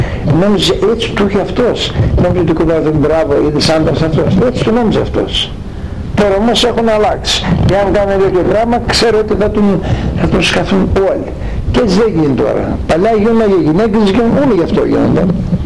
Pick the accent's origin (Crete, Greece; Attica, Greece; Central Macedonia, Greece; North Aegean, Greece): Crete, Greece; Εγώ στο χωριό μου, πάντως, στην Κρήτη ακόμα συμβαίνει αυτό το πράγμα.